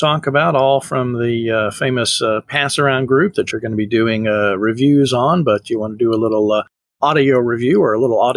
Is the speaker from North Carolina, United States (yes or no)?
yes; North Carolina, United States; I'd never been familiar with them from my home state of North Carolina.